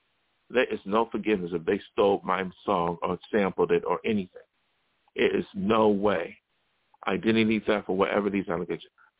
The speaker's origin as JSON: {"language": "English", "country": "United States", "tie": "born or raised there", "said": "This includes people from my hometown, Barry County."}